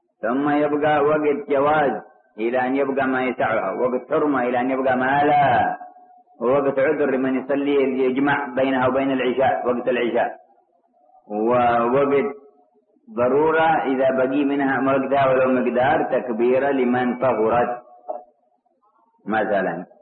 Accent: Hadhramaut, Yemen; وقد روقب عندنا في حضرموت وتتبع فوجد أنه في طوال العام لا يغيب الشفق الأحمر

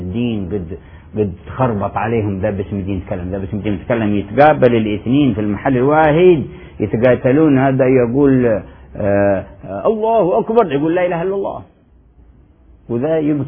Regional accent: Yemen; وبالنسبة للفرقة عندنا في اليمن

